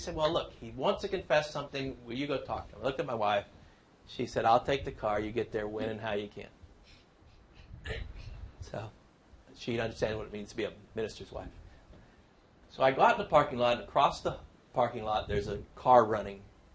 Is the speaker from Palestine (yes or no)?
yes; Bethlehem, West Bank, Palestine; I grew up in, I was born and raised in Bethlehem